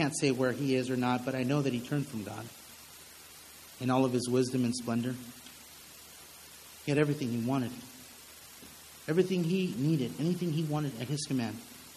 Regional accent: California, United States; I grew up in Orange County.

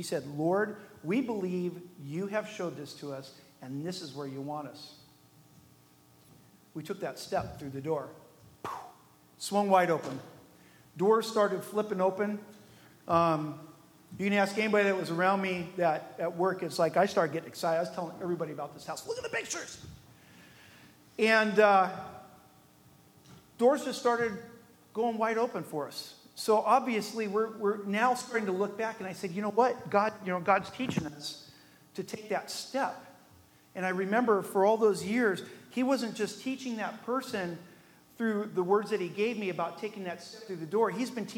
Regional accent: Paso Robles, California, United States; When I grew up in Paso Robles, we had a 40-acre parcel.

